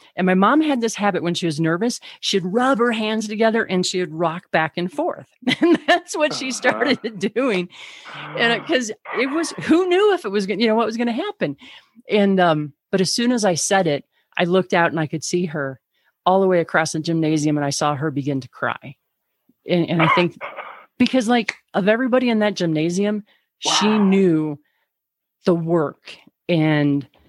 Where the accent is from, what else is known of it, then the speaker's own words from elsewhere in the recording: Missouri, United States; we were in Missouri, and my hometown in Missouri, but I didn't live in town, but the nearest town, we had, like, I don't know, 9,000 people. So it was a small town.